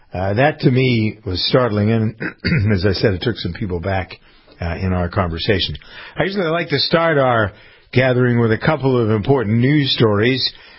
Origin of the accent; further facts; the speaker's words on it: Florida, United States; I've always thought Florida oranges were great, but I grew up around Florida oranges.